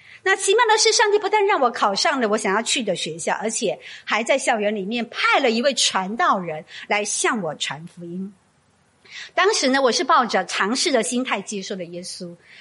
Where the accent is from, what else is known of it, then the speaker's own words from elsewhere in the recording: Taitung County, Taiwan; 我是在台湾最美丽最没有污染的一个地方长大，就是台东。